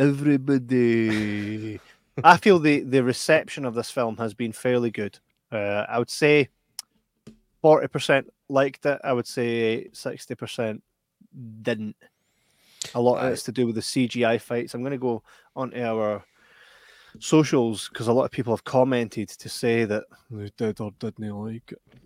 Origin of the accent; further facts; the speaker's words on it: Scotland, United Kingdom; I'm from Scotland.